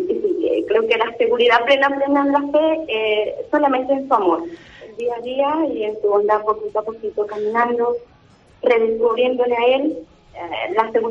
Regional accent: Guatemala; now in Almería, Spain; originaria de Guatemala.

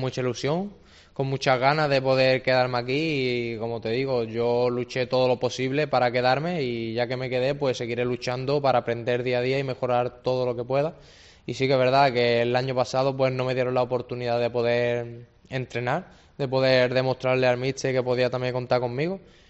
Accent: Málaga, Andalusia, Spain; yo soy de aquí de Málaga

